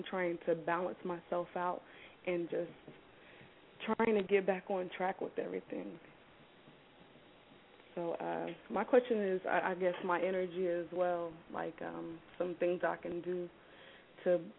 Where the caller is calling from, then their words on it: Orlando, Florida, United States; and I'm calling from Orlando, Florida.